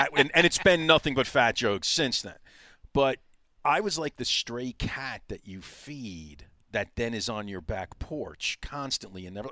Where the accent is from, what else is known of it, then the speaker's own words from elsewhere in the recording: New York, United States; And I would feel like I am a schmuck from New York. I'm a construction worker's son.